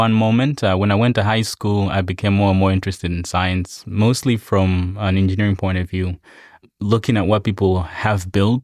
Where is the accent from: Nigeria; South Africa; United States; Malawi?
Malawi; That's where I grew up. Malawi is in Central Africa, Southeast Africa.